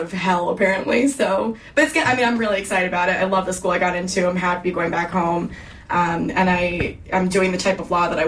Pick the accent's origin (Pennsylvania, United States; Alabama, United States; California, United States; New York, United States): New York, United States; New York City; also born or lived in Martha's Vineyard, United States; I'm from New York City and a little bit of Martha's Vineyard.